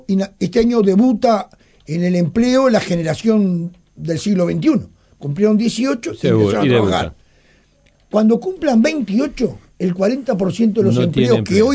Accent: Montevideo, Uruguay; yo nací en el Cerrito de la Victoria, siempre cuento lo mismo. Basilio Araujo, 3793, a una cuadra de la iglesia, en la bajada. Viví 9 años en el garage. Nosotros vivíamos en el garage.

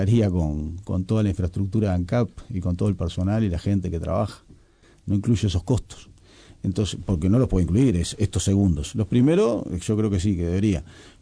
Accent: Uruguay; Yo soy más uruguayo que el mate.

